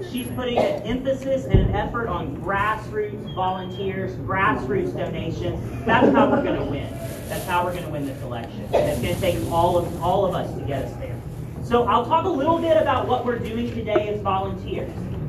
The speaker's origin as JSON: {"language": "English", "region": "Alabama", "country": "United States", "lives_now": "Columbia, United States", "said": "I am from Alabama. I live in Columbia now."}